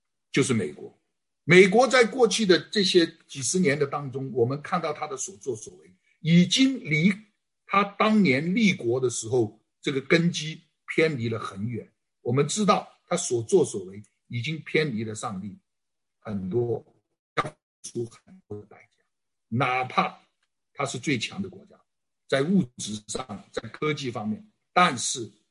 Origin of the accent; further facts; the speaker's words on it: China; now in United States; 我们中国人来到美国，我把它粗分有4代的中国人来到，